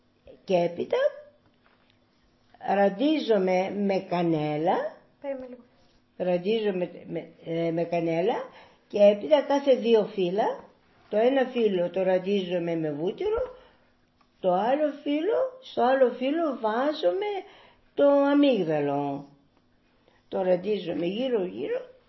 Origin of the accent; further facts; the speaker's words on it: Kymi, Central Greece, Greece; Γεννήθηκα το 1940, μεγάλωσα στη Κήμη, έβγαλα το γυμνάσιο στη Κήμη.